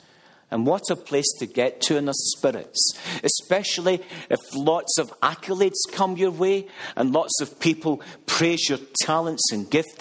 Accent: Glasgow, Scotland, United Kingdom; born there; I was born in 1959 in Glasgow, Scotland.

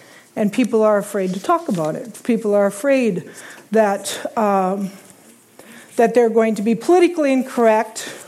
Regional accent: South Dakota, United States; I'm from South Dakota.

